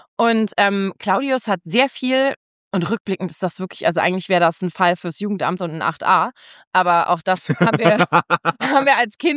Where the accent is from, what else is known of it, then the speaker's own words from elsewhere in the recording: Cologne, North Rhine-Westphalia, Germany; Dann sind wir aus Köln weggezogen, sie sind aus Köln weggezogen nach Baden-Württemberg